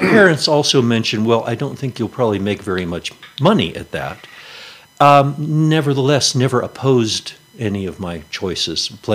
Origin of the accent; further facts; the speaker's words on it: Ellicott City, Maryland, United States; I grew up in Ellicott City, Maryland, which is actually just west or just southwest of Baltimore.